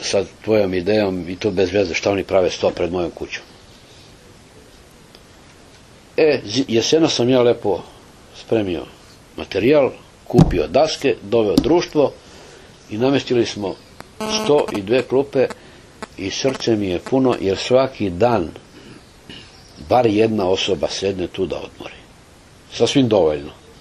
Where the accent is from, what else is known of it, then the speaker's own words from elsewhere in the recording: Belgrade, Serbia; moved away; ja sam iz Beograda otišao 77.